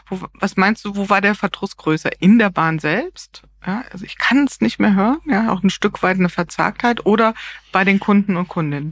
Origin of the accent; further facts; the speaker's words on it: Wiesbaden, Hesse, Germany; weil Wiesbaden, da mein Heimatort, dort, wo ich lebe